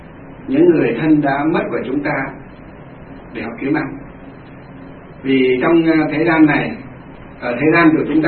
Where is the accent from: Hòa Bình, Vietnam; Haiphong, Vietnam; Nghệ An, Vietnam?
Hòa Bình, Vietnam; Thanh Luong; chúng tôi gặp một cái trường hợp này ở trong quê của chúng tôi, ở trong Thanh Lương, Kim Bôi, Hòa Bình, bây giờ là Thanh Lương, Lương Sơn, Hòa Bình, ngay trong quê chúng tôi